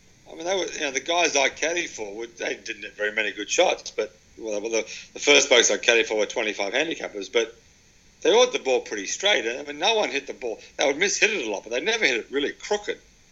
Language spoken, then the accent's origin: English; Melbourne, Victoria, Australia; sort of kind of growing up in Melbourne and played, knew there was more to golf than just seeing the ball straight.